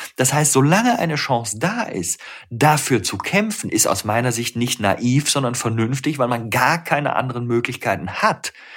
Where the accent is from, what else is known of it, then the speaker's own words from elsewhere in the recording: North Rhine-Westphalia, Germany; born there; also ich bin ja Rheinländer, ich bin im Rheinland geboren